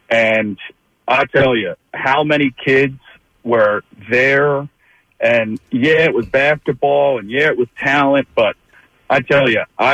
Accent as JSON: {"language": "English", "town": "Philadelphia", "region": "Pennsylvania", "country": "United States", "tie": "born or raised there", "said": "I'm in Virginia, but I grew up in Philly."}